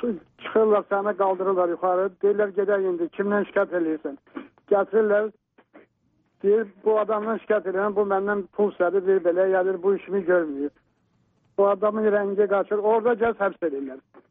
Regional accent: Georgia; Deməli, mən özüm Gürcüstanlıyam.

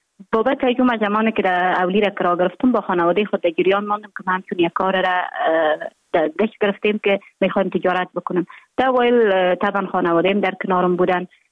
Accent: Jowzjan, Afghanistan; also born or lived in Mazar-i-Sharif; من در ولایت جوزجان به دنیا آمدیم، 26 سال عمر دارم، مکتب خود در افغان ترک تا سنف 9 در جوزجان خواندیم، بعدا آمدیم سنف 10 تا 12 در افغان ترک مزار شریف ادامه دادیم.

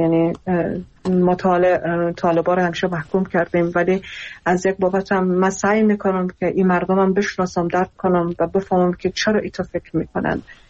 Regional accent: Iran; خودم در ایران بزرگ شدم و اونجا درس خوندم

